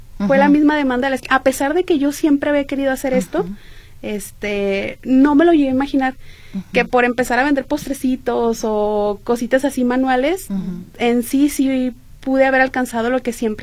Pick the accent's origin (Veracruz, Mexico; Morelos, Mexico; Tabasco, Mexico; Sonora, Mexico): Sonora, Mexico; moved away as an adult; now in Guadalajara, Mexico; Yo no soy de aquí, yo soy de Sonora.